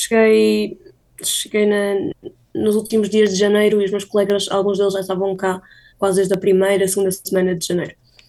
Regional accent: Braga, Portugal; Mas eu sou de Braga.

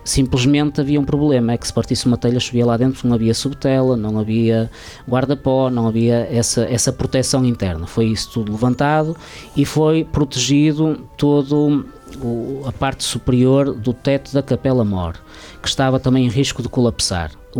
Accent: Mire de Tibães, Norte, Portugal; o meu pai é natural de Padim da Graça, a minha esposa também, eu sou natural de Mirtibães, resido há 24 anos em Real, trabalho em Mirtibães e não moro em Padim da Graça, portanto eu costumo dizer que sou de todo lado, não sou de lado nenhum.

